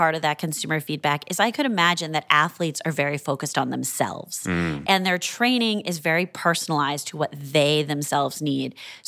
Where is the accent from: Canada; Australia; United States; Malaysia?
Canada; I'm Canadian as well.